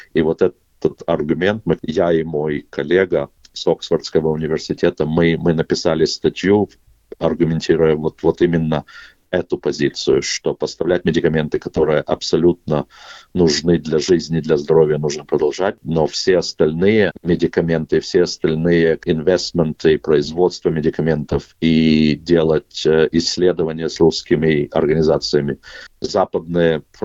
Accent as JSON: {"language": "Russian", "region": "Kyiv", "country": "Ukraine", "tie": "born there", "moved": "yes", "said": "Я не украинец, но я родился в Киеве. Мы уехали, когда еще был Советский Союз."}